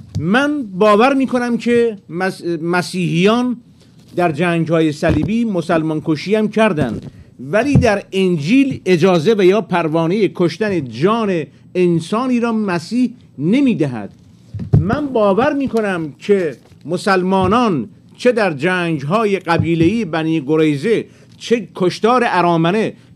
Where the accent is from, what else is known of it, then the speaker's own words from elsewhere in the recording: Iran; پیشانی بلند شما را با اجازه همسرت میبوسم به عنوان یک ایرانی